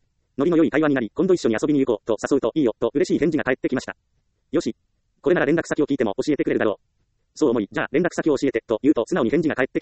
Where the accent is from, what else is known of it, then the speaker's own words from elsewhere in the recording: Ehime, Japan; 例えば私は愛媛県出身です。